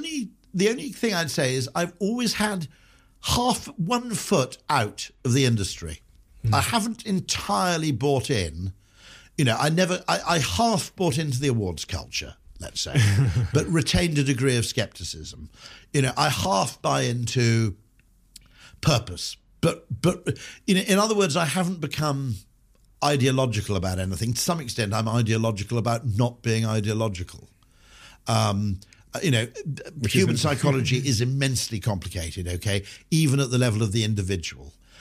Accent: Wales, United Kingdom; You know, growing up in Wales is a bit of a bonus.

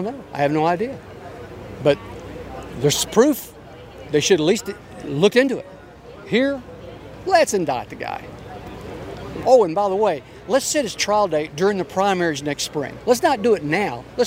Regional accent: Dallas, Texas, United States; I'm from the Dallas area.

